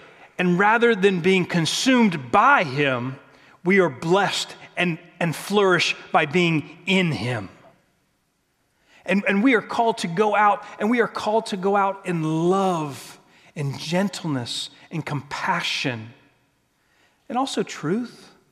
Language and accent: English; Virginia, United States; Again, I grew up in Virginia. And there's a great rivalry.